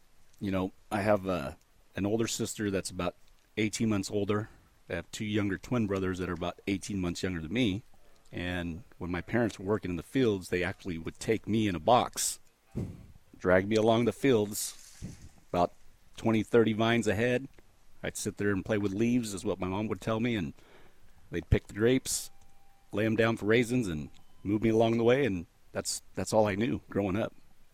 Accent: United States; first language Spanish; English is a second language; Spanish was my first language, so I struggled in school, got held back in elementary school.

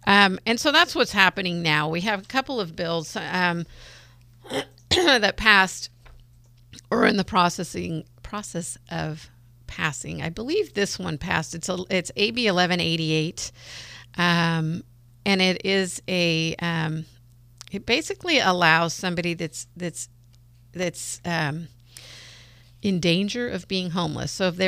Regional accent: California, United States; now in Santa Rosa, United States; I grew up in Marin County, but, you know, moved up to Sonoma County and into Santa Rosa in my 20s.

